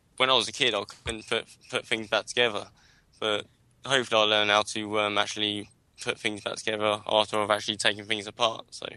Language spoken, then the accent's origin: English; Farnborough, South East England, United Kingdom; I'm from Farnborough, doing an electrical course.